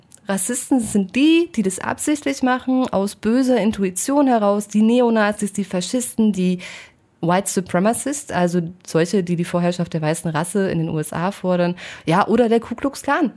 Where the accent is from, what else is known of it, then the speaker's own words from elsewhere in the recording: Halle, Saxony-Anhalt, Germany; Denn zuerst sage ich dann, na ja, aus Halle.